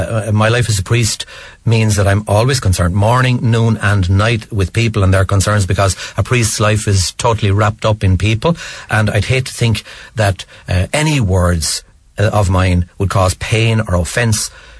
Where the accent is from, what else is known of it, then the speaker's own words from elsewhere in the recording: Ballygarrett, Leinster, Ireland; Well, I'm from Ballygarrett in North County Wexford